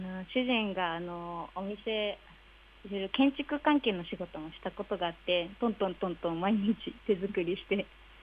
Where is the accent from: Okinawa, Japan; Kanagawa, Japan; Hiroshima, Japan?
Okinawa, Japan; Ishigaki; 私が石垣島出身なので、沖縄をコンセプトにした店内とかカレーを提供しようと考えてます。